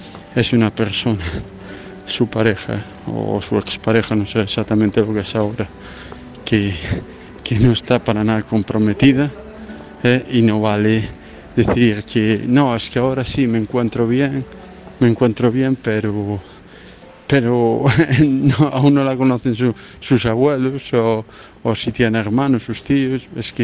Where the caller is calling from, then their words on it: Santiago de Compostela, Galicia, Spain; de Santiago de Compostela.